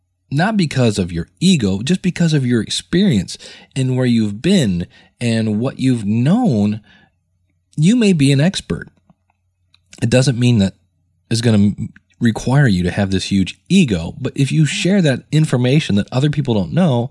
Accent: Akron, Ohio, United States; You know, I was born and raised in Akron, Ohio, and this was in downtown Akron

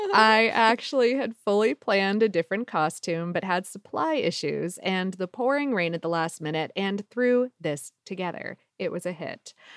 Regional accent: Ohio, United States; I'm from Ohio originally, mm-hmm. but I'm from the east end of Ohio. I'm from like the Pennsylvania, Ohio border.

